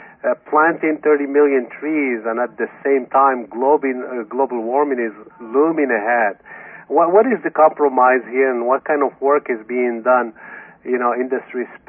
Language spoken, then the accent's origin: English; Morocco; I'm originally from Morocco